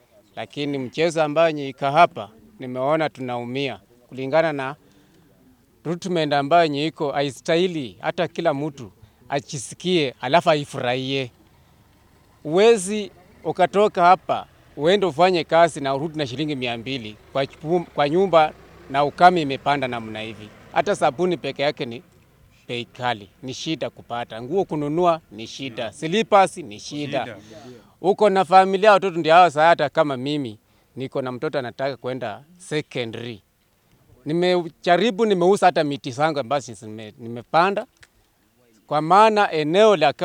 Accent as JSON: {"language": "Swahili", "town": "Matungu", "region": "Kakamega County", "country": "Kenya", "tie": "born there", "said": "Mimi ni mzaliwa wa Matungu"}